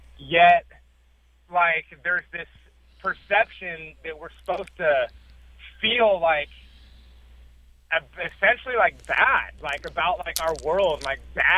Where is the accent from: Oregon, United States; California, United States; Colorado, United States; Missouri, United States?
Oregon, United States; And have dealt, and I grew up here in Oregon in a small town outside of Portland.